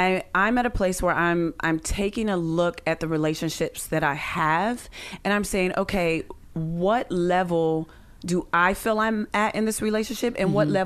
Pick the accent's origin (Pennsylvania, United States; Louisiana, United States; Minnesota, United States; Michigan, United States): Pennsylvania, United States; Pittsburgh; She lived in Ohio. I'm from Pittsburgh.